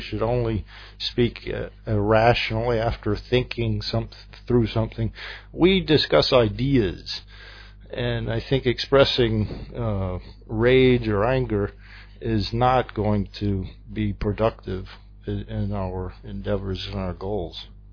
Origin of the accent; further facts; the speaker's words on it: the South, United States; accent: deep southern; I was from a southern state, which everyone can guess by my deep southern accent. I'm obviously very southern.